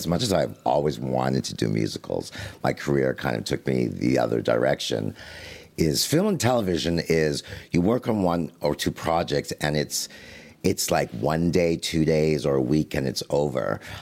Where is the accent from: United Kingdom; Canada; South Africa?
Canada; and I'm Canadian, so even in Canada